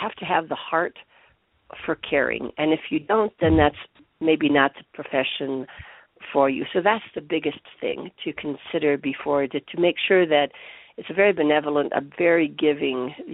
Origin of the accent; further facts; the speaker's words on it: Colorado, United States; Number one, I'm from Colorado, and so of course I love Miss Colorado.